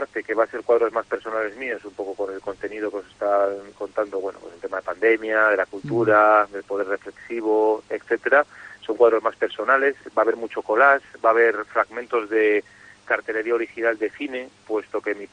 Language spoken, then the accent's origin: Spanish; Torrelavega, Cantabria, Spain; yo soy muy de Torrelavega, la industria, todo eso me ha marcado toda la vida